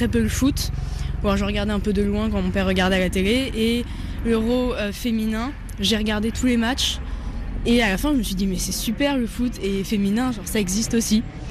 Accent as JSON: {"language": "French", "region": "Brittany", "country": "France", "said": "je suis bretonne, donc ça nous fait un point commun"}